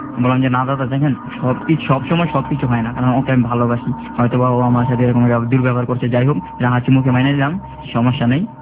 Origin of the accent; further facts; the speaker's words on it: Dhaka, Dhaka Division, Bangladesh; বললাম আমার বাড়ি ঢাকা।